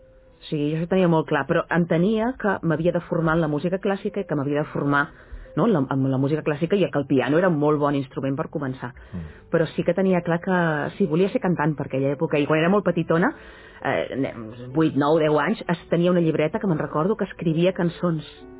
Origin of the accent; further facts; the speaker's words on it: Sabadell, Catalonia, Spain; Vaig néixer a Sabadell, sí, sabadellenca. I això va passar a Sabadell.